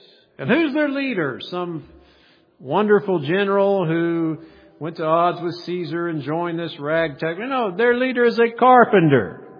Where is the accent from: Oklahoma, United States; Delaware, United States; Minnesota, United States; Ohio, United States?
Oklahoma, United States; I'm from Oklahoma. Everybody jokes on Oklahomas.